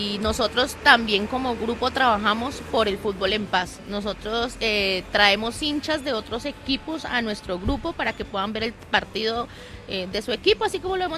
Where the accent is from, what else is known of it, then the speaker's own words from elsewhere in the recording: Fresno, Tolima, Colombia; also born or lived in Bogotá; now in Ibagué, Colombia; Yo viví 18 años en Bogotá, llevo 3 años viviendo en Ibagué. No soy de Ibagué, yo soy de Fresno, Fresno, Tolima.